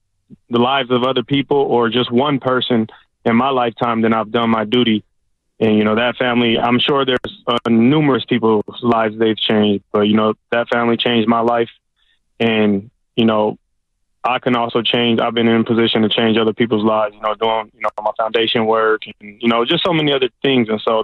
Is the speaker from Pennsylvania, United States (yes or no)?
no; Oakland, California, United States; something different than what I was used to growing up in East Oakland.